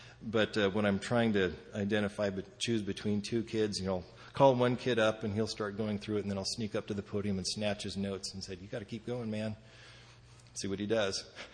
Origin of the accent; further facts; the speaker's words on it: Idaho, United States; because here we are way out in Delaware, and we're from Idaho